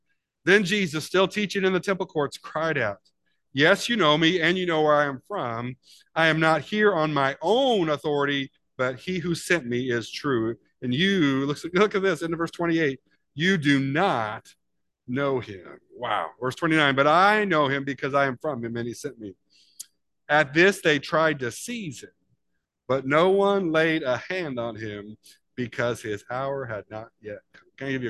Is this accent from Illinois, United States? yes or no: yes; Decatur, Illinois, United States; What good could come from Centralia, right? Where I was from Decatur. Is not necessarily, it's kind of the stinky town.